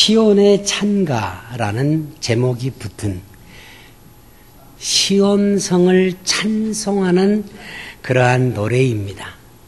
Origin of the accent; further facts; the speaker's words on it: South Korea; now in United States; 한국에 미국이 더 좋은데 한국에 가고 싶은 건 왜 그럴까요? 거기에 내 고향이 있고 내 산천이 있고 내 부모가 묻힌 곳이고